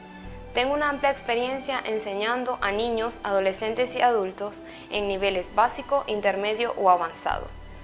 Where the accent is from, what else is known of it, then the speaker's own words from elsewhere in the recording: Venezuela; first language Spanish; soy venezolana. El español es mi lengua nativa.